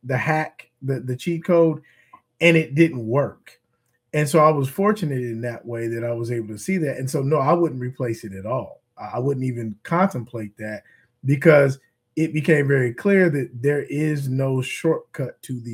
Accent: Forest Park, United States; you know, where we grew up in Forest Park.

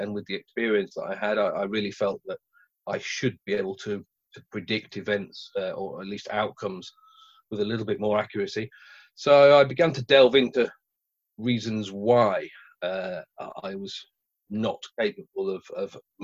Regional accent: Lancaster, North West England, United Kingdom; I'm from Lancaster in northwest England. Grew up there.

